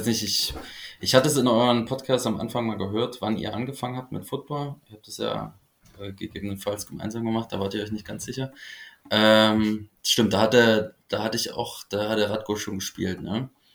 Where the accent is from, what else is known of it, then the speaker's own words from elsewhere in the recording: Leipzig, Saxony, Germany; ich komme aus Leipzig.